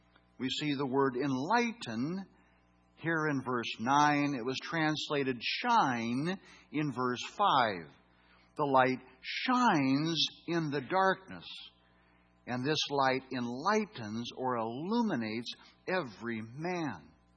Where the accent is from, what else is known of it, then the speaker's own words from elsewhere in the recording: Nebraska, United States; moved away as an adult; When I grew up in Nebraska, there's not a lot of oceanfront property. I read about oceans. I saw pictures of oceans. But when I came to California in my early 20s, I saw oceans.